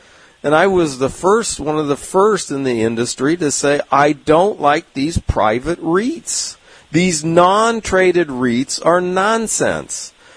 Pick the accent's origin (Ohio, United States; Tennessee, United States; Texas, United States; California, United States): California, United States; San Diego; Look, I'm from San Diego, California. I've never been to Switzerland.